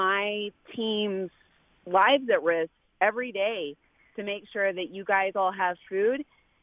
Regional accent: Southern US, United States; And, you know, I grew up in the South and you just can't say anything to people.

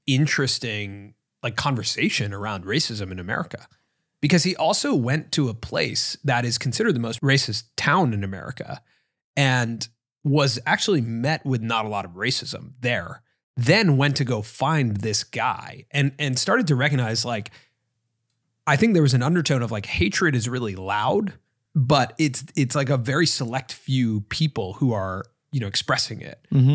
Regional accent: United States; just as an American, I was like, oh, wow, that's really interesting

